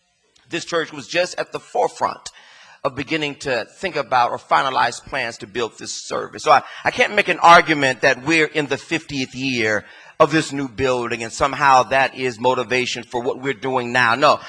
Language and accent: English; Los Angeles, California, United States; also born or lived in East Palo Alto / Trenton; I'm from South Central Los Angeles, although I went to school on another side of LA. I lived in East Palo Alto, although I went to school in Palo Alto. I made my way to Trenton, although I went to school in Princeton.